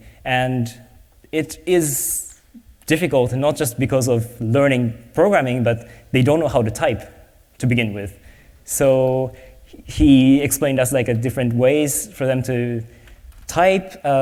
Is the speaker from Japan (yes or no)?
yes; Japan; then I really thought that we have to do this in Japan, because I'm from Japan, and at that time I was not living in Japan